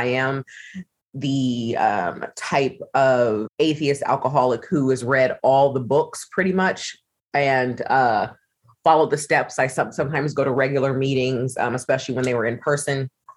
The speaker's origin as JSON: {"language": "English", "region": "Ohio", "country": "United States", "said": "I'm from the Midwest. I'm from Ohio."}